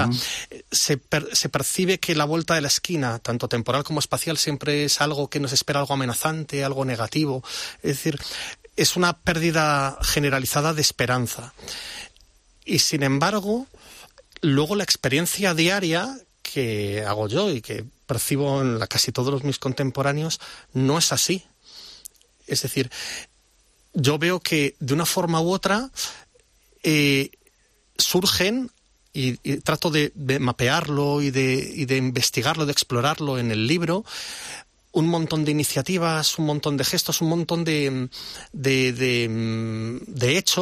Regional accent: Galicia, Spain; yo soy gallego y siempre pienso

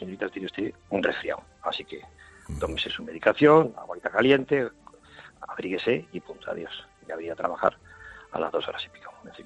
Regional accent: Spain; now in China; Yo soy español. Yo soy español, residente con mi sociedad aquí en China

